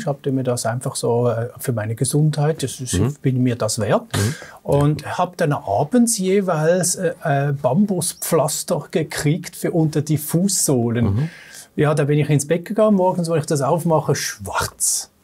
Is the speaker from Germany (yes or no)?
no; Switzerland; Ich als Schweizer, als Europäer